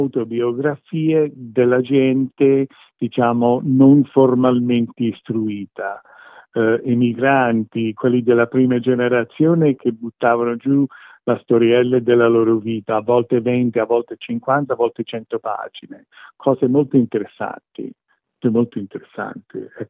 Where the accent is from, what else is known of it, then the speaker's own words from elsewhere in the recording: United States; Quindi sono un americano di origine italiana, però a volte mi sento più italiano che americano e a volte più americano che italiano.